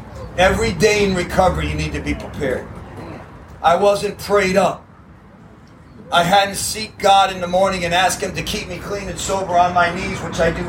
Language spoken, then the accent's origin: English; New York, United States; now in Broward, United States; I'm not from Miami. I'm from New York. I got planted in Broward, and I know nothing about Miami.